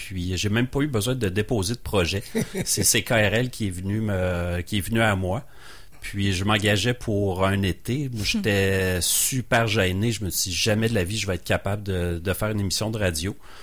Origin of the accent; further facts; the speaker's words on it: Rimouski, Quebec, Canada; now in Quebec City, Canada; Je venais de Rimouski. Puis, c'est ça, je suis arrivé à Québec